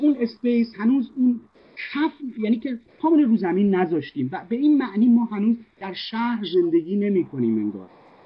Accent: Iran; چیزی که از مموری از خاطره تو ذهن ما به عنوان یک ایرانی داریم

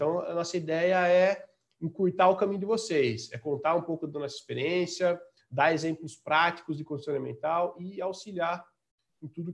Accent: Santa Bárbara d'Oeste, São Paulo, Brazil; Eu sou de Santa Bárbara do Oeste.

